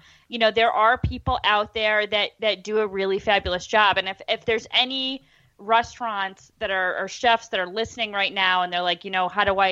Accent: Syracuse, New York, United States; I grew up in Syracuse

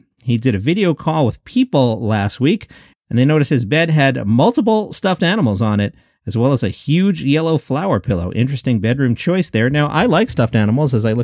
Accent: Queens, New York, United States; I grew up in Queens.

